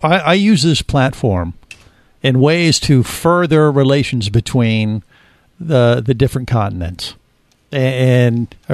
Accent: United States; I think, well, maybe I should say Dove, because I, you know, we are American.

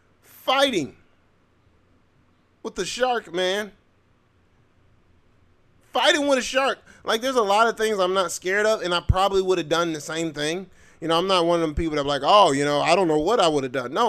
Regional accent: Tampa Bay, Florida, United States; I can count on one hand how many times I swam in the ocean, and I grew up in Tampa Bay.

